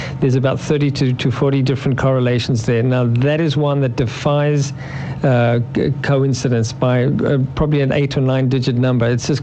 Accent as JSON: {"language": "English", "country": "South Africa", "said": "I'm from South Africa. We don't use miles."}